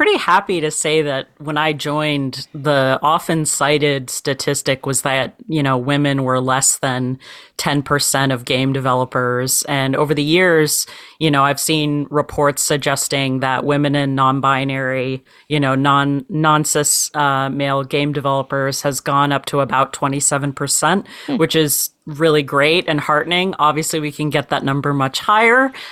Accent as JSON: {"language": "English", "region": "New Hampshire", "country": "United States", "tie": "born or raised there", "also_born_or_lived": "Japan", "said": "I grew up in New Hampshire and ended up living in Japan for a couple of years before that, teaching English"}